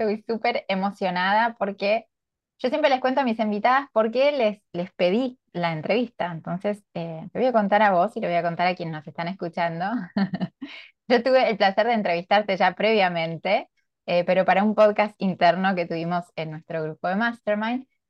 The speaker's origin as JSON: {"language": "Spanish", "region": "Río Negro", "country": "Argentina", "said": "Las dos somos del Alto Valle, zona de manzanas de la Argentina. Tenemos la misma edad, así que estuvimos en la misma época, viviendo en los mismos lugares"}